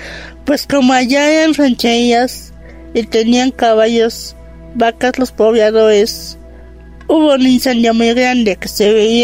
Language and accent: Spanish; Jocotitlán, State of Mexico, Mexico; Soy de Jocotitlán.